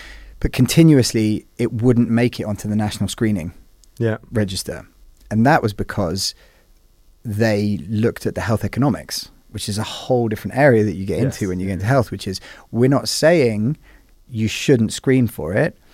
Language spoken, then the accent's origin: English; United Kingdom; So I think I love the UK. Obviously, I'm British.